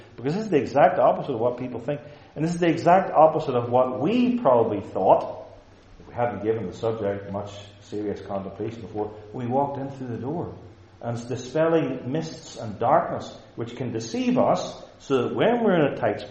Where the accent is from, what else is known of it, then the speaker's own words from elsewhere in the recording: Stewartstown, Northern Ireland, United Kingdom; I'm from Stuartstown, so I can use anybody else's terms too.